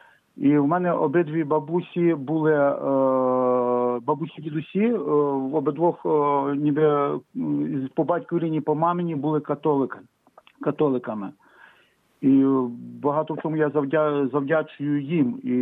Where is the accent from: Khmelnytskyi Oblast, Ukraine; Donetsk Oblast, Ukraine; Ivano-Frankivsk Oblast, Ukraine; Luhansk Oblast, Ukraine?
Khmelnytskyi Oblast, Ukraine; Nesterivtsi; born there; Я народився в селі Нестерівці Дунаєвецького району Хмельницької області, а батьки мої були з Голозубинець.